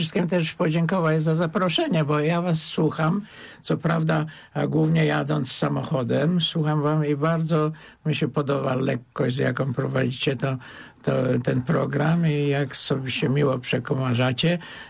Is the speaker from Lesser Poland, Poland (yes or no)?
no; Mosina, Greater Poland Voivodeship, Poland; Że się boję tego spotkania, bo nikt nie jest prorokiem we własnym kraju. Także ja będę u siebie w Mosinie.